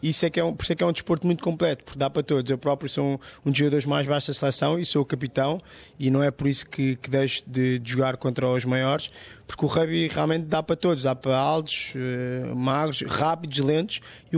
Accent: Lisbon, Portugal; Sou de Lisboa, a maior parte dos jogadores são todos de Lisboa

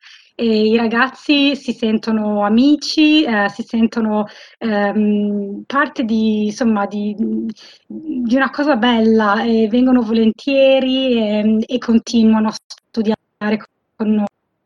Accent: Modena, Emilia-Romagna, Italy; also born or lived in Sydney; now in Perth, Australia; sono arrivata nel 2004, io sono di Modena e sono arrivata qui con il mio compagno e abbiamo vissuto a Sydney, in New South Wales, per 12 anni e poi ci siamo trasferiti nel 2016 a Perth, in Western Australia.

